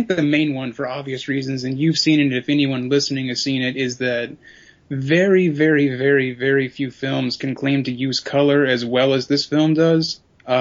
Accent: Georgia, United States; now in Birmingham, United States; I live in Birmingham. I grew up near Atlanta, Georgia

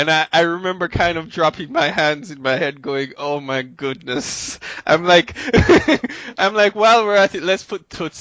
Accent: Jamaica; the moment I say I'm from Jamaica

